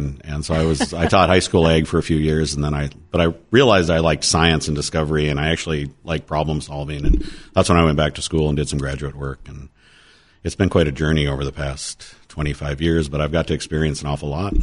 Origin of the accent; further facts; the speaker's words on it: Maddock, North Dakota, United States; So yeah, I'm from Maddock. We have a farming and ranching operation there.